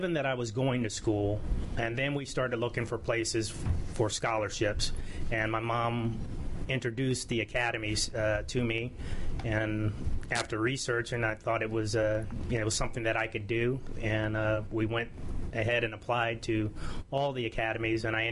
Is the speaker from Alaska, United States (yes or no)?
no; Tuskegee, Alabama, United States; born there; As I mentioned, I was born in Alabama. I was born in Tuskegee.